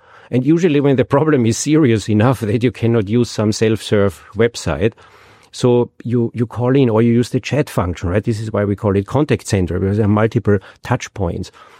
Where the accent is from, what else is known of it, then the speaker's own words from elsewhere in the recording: Austria; English is a second language; I mean, I grew up in Austria. Yeah? My way of using the English language is different than your way of using the English language.